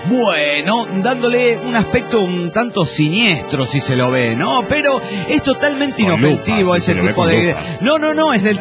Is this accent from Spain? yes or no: no; Juliaca, Puno, Peru; de Juliaca, Perú.